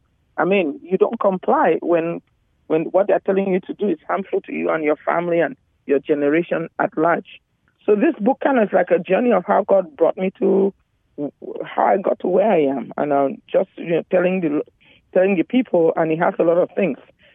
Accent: Cameroon; English is a second language; also born or lived in Louisiana; now in Texas, United States; I'm originally from West Africa, Cameroon. I'm sure you can hear my really pretty accent.

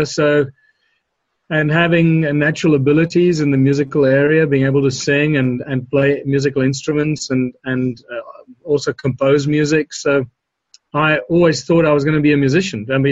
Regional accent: South Africa; well, where are you from? And we said, South Africa.

